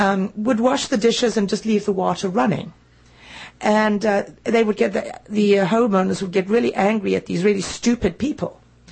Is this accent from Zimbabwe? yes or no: yes; Zimbabwe; also born or lived in Harare; I'm originally from Zimbabwe. And in the early 80s, my family and I were living in Harare, the capital of Zimbabwe.